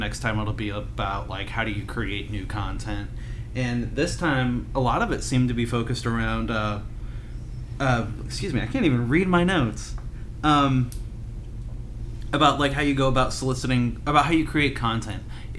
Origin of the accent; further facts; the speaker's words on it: Indiana, United States; I grew up in Indiana. We didn't do either.